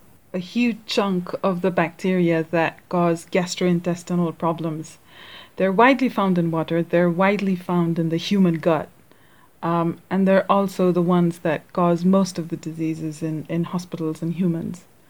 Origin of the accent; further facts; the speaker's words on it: Kathmandu, Bagmati, Nepal; So while growing up in Kathmandu, there's a lot of infectious disease